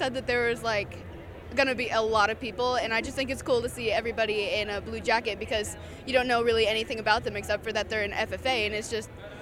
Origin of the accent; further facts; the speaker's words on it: Raymond, Illinois, United States; Well, I'm from Raymond, Illinois, and I think it's really cool to be here